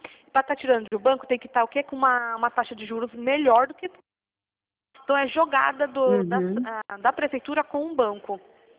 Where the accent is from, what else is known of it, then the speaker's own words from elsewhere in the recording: Piracicaba, São Paulo, Brazil; Não, eu sou aqui de Piracicaba, interior de São Paulo. Queria eu morar no Guarujá.